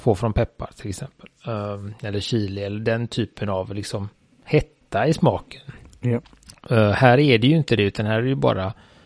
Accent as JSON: {"language": "Swedish", "region": "Västra Götaland County", "country": "Sweden", "accent": "Gothenburg", "said": "Men den har väl landat på göteborgska. Ja. Det skulle jag väl, de flesta som inte bor i Göteborg, säga att jag har en göteborgsk dialekt."}